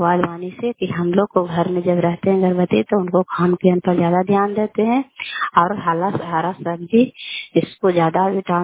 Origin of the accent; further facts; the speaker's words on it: Bihar, India; और घर कल्याणपुर वाली बेलछी पंचायत का खाम चांदी जिला लंदा का निवासी हूँ।